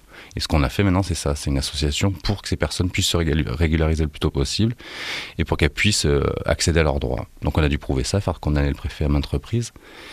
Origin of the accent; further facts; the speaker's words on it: Nice, Provence-Alpes-Côte d'Azur, France; Je suis dans un quartier qui s'appelle l'Ariane, à Nice. Donc c'est un quartier très populaire. Donc c'est vrai que j'étais à l'école avec des Noirs, des Arabes.